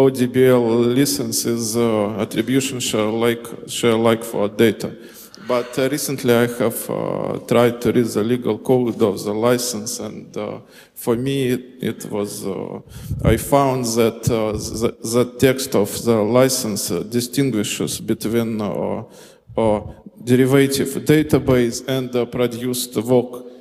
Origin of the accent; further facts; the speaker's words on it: Russia; English is a second language; I'm from Russia.